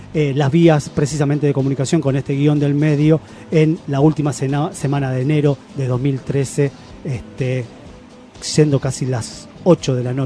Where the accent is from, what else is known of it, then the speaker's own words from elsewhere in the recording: Argentina; hablando de los argentinos, que también somos latinoamericanos, aunque a veces nos quisieron meter la idea de que éramos la Europa de Latinoamérica